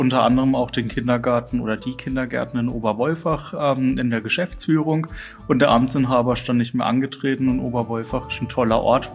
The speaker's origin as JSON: {"language": "German", "town": "Freiburg", "region": "Baden-Württemberg", "country": "Germany", "tie": "born there", "said": "ich bin 36 Jahre alt, komme gebürtig aus Freiburg und darf hier in Oberwolfach seit 2015 Bürgermeister sein"}